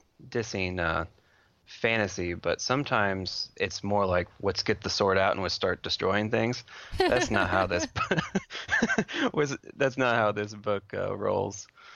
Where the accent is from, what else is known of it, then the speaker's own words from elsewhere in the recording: Washington, United States; These two work really well together, especially since I'm from Washington.